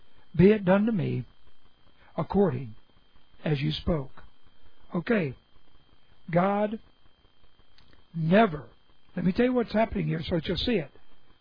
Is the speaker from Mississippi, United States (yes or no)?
no; Hollywood, California, United States; I'm from Hollywood, California.